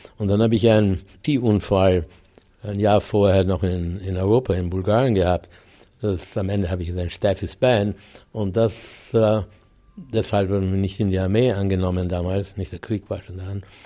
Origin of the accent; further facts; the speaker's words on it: Vienna, Austria; born there; Also schwanger ist sie nach Wien gekommen, ich bin in Wien geboren.